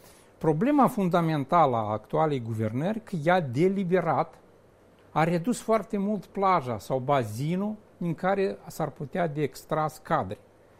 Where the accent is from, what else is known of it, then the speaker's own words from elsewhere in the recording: Moldova; Chiar dacă, inclusiv și eu, dăm cu părerea la ce se întâmplă în Republica Moldova, noi suntem rupți din Moldova.